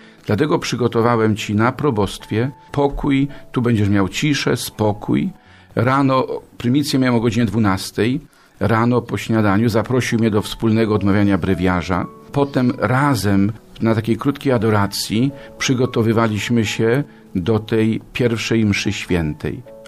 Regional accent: Środa Wielkopolska, Greater Poland Voivodeship, Poland; A później w mojej rodzinnej miejscowości, w Środzie Wielkopolskiej

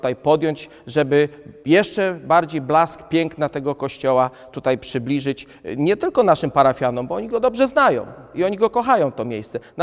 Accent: Ostrów Wielkopolski, Greater Poland Voivodeship, Poland; Pochodzę z Ostrowa Wielkopolskiego

